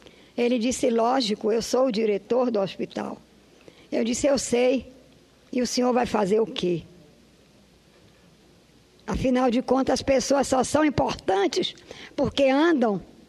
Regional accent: Itabuna, Bahia, Brazil; eu sou de Itabuna

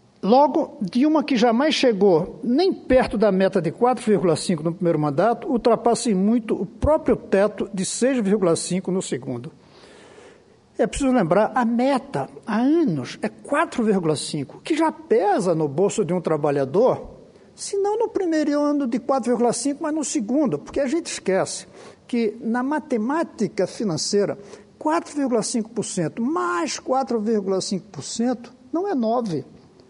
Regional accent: Brazil; porque somos brasileiros, porque esse é o nosso Brasil

